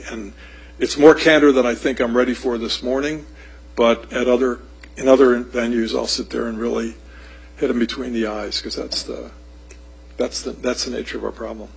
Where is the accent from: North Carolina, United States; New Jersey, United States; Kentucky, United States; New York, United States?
New Jersey, United States; Newark; it took place in my hometown in Newark, New Jersey.